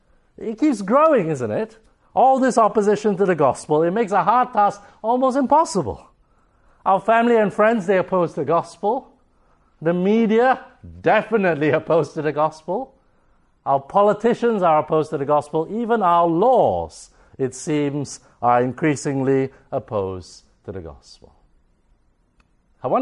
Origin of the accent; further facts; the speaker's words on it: Singapore; Every year, tens of thousands of Taoists in my home country of Singapore